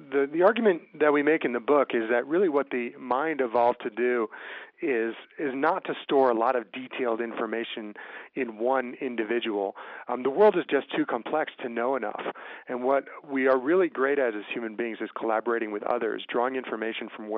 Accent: Albany, New York, United States; I am from the Albany area. I grew up listening to WAMC

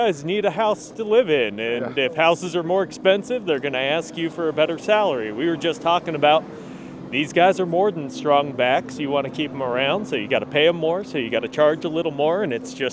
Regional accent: Flagstaff, Arizona, United States; I'm from Flagstaff, Arizona, up in the north in the pines. This smells like home.

